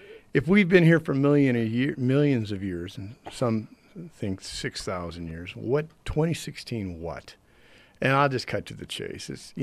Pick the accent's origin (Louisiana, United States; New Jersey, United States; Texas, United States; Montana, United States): Texas, United States; born there; I forget. I was born in Texas.